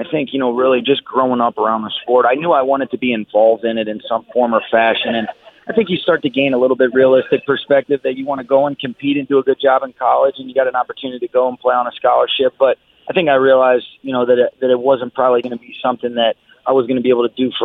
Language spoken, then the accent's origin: English; Atlanta, Georgia, United States; realize what a blessing it is to have the Niners be in the same division as the Falcons when I was growing up in Atlanta.